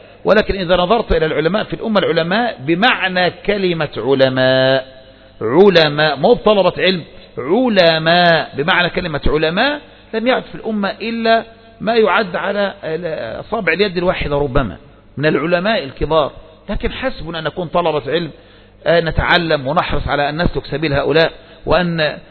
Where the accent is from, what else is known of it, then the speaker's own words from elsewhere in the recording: Kafr El Sheikh, Kafr El Sheikh Governorate, Egypt; تعال عندنا في كفر الشيخ